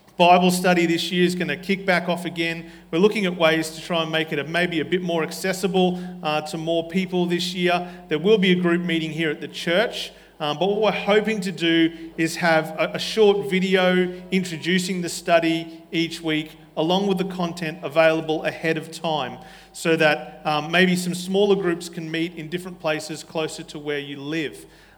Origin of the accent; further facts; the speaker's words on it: Stradbroke Island, Queensland, Australia; I was the kid from Stradbroke Island.